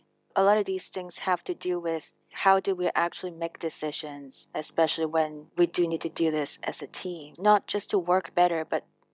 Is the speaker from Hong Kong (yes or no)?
yes; Hong Kong; Growing up in Hong Kong, it's very common for people to have English names.